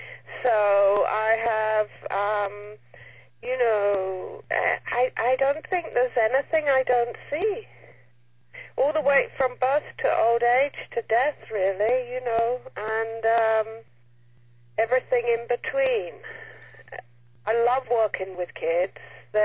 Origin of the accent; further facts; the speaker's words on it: United Kingdom; Yeah, I'm a British homeopath